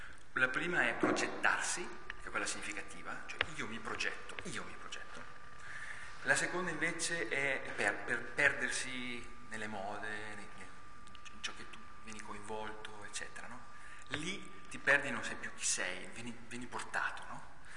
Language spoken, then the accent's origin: Italian; Piedmont, Italy; Io sono piemontese, ma il vicino diciamo, è sul mio territorio, per cui ci chiamano piemontesi, piemontardi o lombardesi, perché non sanno come definirci. Adottato da Milano, l'università l'ho fatta a Milano